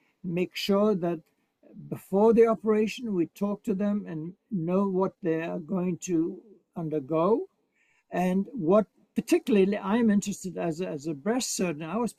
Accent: Egypt; also born or lived in Germany / England; now in Boston, United States; I was born in Egypt and I lived in Germany and went to medical school in England before I came to Boston to train. But I still like to eat for breakfast what I was raised as a kid in Egypt

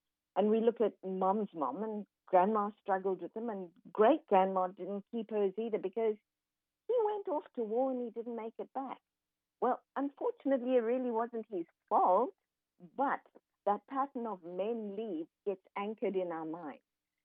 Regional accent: South Africa; now in United States; I'm originally from South Africa, and I'm now living in Texas.

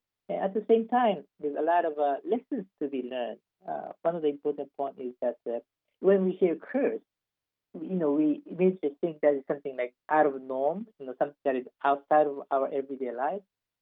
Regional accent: Japan; we are all from Japan

